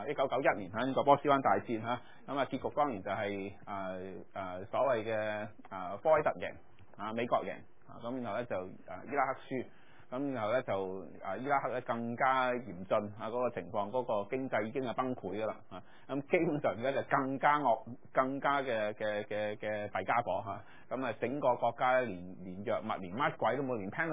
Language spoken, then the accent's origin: Cantonese; China; 咁所以咧我哋中國人係絕對唔能夠容許有任何